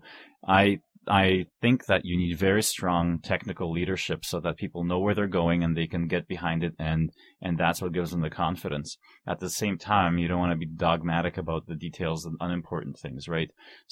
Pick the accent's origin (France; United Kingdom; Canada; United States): Canada; Vancouver, British Columbia; I grew up in Vancouver, so you take French as a second language.